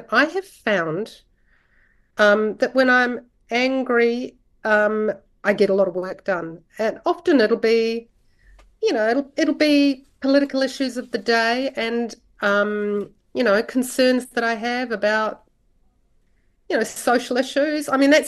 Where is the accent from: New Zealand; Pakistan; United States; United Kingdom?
New Zealand; Ngāruawāhia, Waikato; growing up in Ngāruawa here.